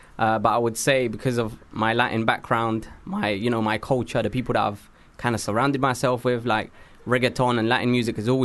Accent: United Kingdom; I'm a Brit as well

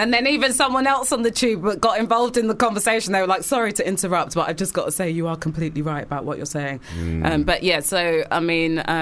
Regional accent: London, United Kingdom; now in Harrogate, United Kingdom; I'm born and raised in London. I've seen the transitions that Harrogate has gone through.

